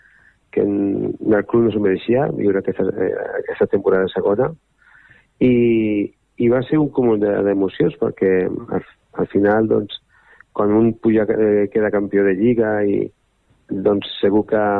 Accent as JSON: {"language": "Catalan", "town": "Terrassa", "region": "Catalonia", "country": "Spain", "said": "jo particularment, ja ho dic moltes vegades com a terrassenc i garenc, em sento molt identificat amb tota la gent d'aquí"}